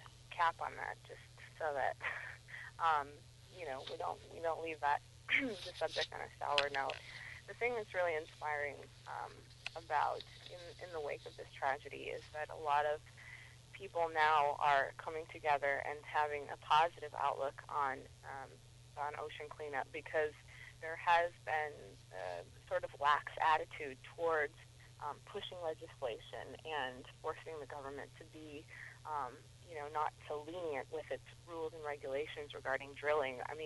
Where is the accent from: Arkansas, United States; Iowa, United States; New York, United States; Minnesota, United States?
Iowa, United States; I'm from Iowa, and I come from the city that was highlighted in The Music Man. The Music Man is called River City. In actuality, it's called Mason City